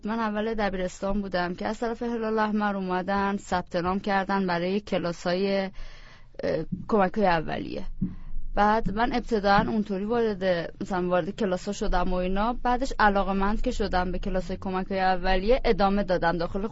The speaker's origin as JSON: {"language": "Persian", "region": "Qazvin", "country": "Iran", "tie": "born there", "said": "من تو شهر قزوین به دنیا اومدم، شهرستان قزوین. فرزند اول خانواده هستم و یک خواهر و دو برادر هم دارم که از خودم کوچیک‌تر."}